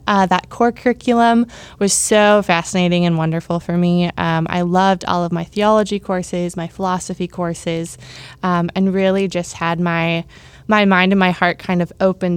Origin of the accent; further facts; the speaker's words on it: Iowa, United States; So I grew up in the Midwest, in the heartland. I grew up in rural northern Iowa